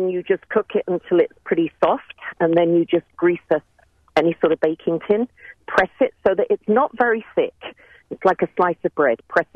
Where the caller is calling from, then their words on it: England, United Kingdom; So I hail from England.